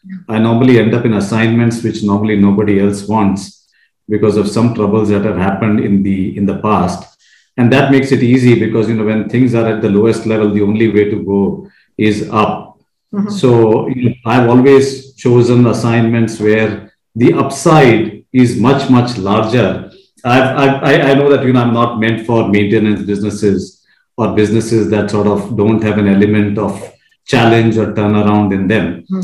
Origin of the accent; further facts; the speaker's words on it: India; But I was born in India. I was raised out here in India, did my education in India.